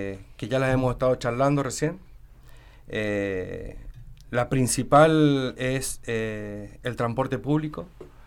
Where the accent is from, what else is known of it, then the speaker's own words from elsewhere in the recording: Lavalle, Mendoza, Argentina; me crié en mi infancia en 3 de Mayo, después nos fuimos al barrio República del Perú, ya hace más de 30 años.